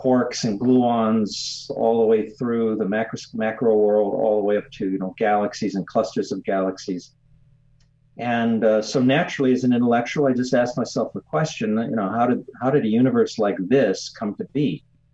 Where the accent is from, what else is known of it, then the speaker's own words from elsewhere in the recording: Los Angeles, California, United States; born there; I was born in East Los Angeles and in the middle of the Mexican barrio